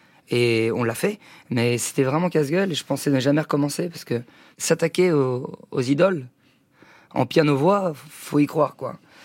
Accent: Paris, Île-de-France, France; créer au cœur de la ville un cabinet à Paris, parce que je suis parisien.

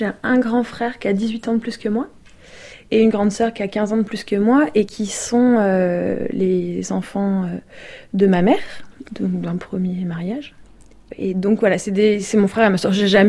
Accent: Nantes, Pays de la Loire, France; qui a fait du judo avec moi quand j'étais petite à Nantes

